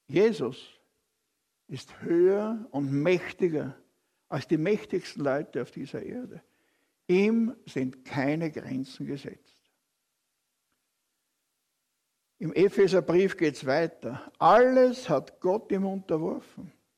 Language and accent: German; Austria; So werde ich als Österreicher sowieso kaum mit dem amerikanischen Präsidenten sprechen können.